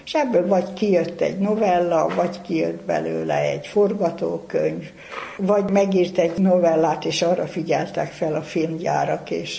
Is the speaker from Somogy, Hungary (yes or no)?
yes; Somogy, Hungary; én Somogy megyei vagyok, egészen más itt a mondatszerkesztés